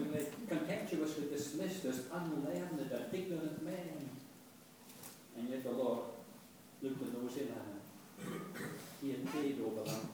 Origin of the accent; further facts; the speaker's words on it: Port Glasgow, Scotland, United Kingdom; See, I was brought up in Fort Glasgow